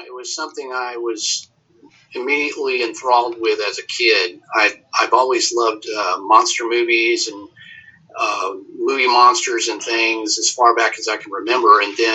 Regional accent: Texas, United States; and you know, I'm from Texas. You know, we like some spice.

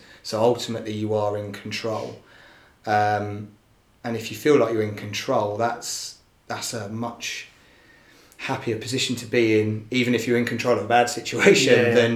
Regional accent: United Kingdom; You know, we're British, stiff upper lip.

